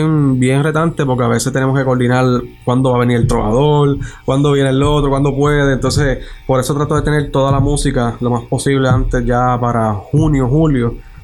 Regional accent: Jayuya, Puerto Rico; born there; Que coger mi pueblo natal de Jayuya para que represente la portada del disco.

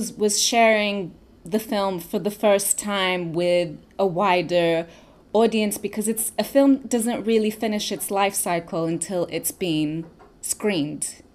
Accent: Lisbon, Portugal; So I'm originally from Lisbon, Portugal.

